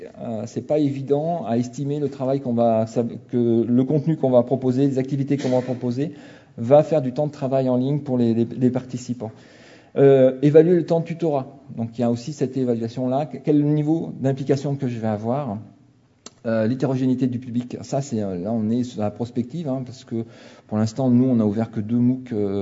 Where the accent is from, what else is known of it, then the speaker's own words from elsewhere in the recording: Lyon, Auvergne-Rhône-Alpes, France; puisqu'on est lyonnais, on va parler de cuisine